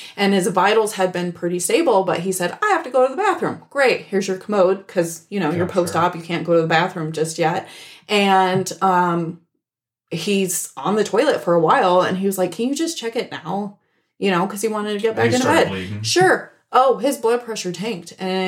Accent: Portland, Oregon, United States; I mean, coming from Portland, Oregon, right?

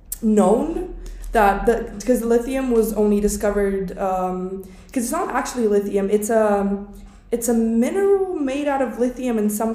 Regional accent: Serbia; now in Mostar, Bosnia & Herzegovina; I'm from Serbia

